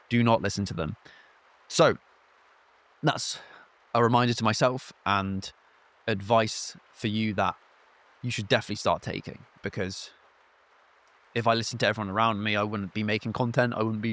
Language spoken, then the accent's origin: English; South East England, United Kingdom; You know, I'm from Kent, so the North Sea is the sea that I have around me.